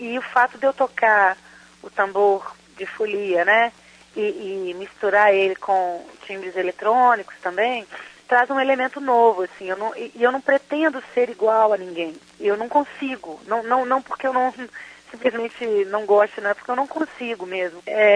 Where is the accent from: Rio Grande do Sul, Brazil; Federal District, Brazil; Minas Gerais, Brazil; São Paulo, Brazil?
Minas Gerais, Brazil; eu sou mineira, nascida, criada, e toda a minha formação musical, toda a minha história foi construída em Minas Gerais.